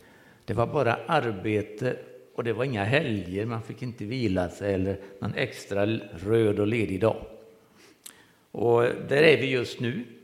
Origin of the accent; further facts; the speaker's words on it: Borås, Västra Götaland County, Sweden; born there; vi är födda i Borås.